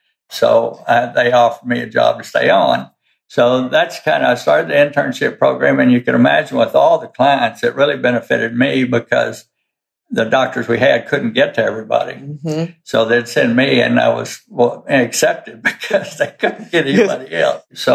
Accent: Texas, United States; And I'm from South Texas. I went to University of Texas, graduated there, and then went to Texas A&M Vet School. Worked on horse ranches all my life in the summertime.

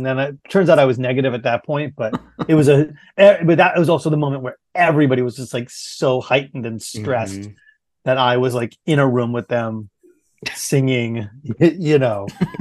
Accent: Portland, Maine, United States; I grew up in Maine, in Portland, Maine

